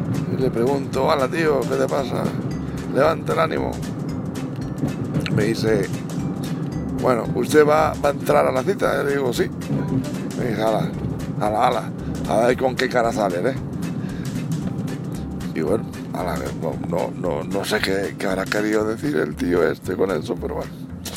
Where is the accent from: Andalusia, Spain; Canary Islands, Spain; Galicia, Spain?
Galicia, Spain; Yo tengo 45 años. ¿Y de dónde? Yo soy de Galicia. Nunca había salido de Galicia